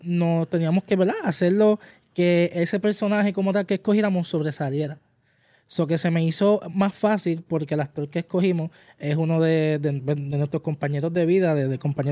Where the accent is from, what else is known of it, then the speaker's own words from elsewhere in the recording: Adjuntas, Puerto Rico; Yo soy de Adjuntas. Okay. O sea, yo soy de lejos, por allá, tú sabes por dónde.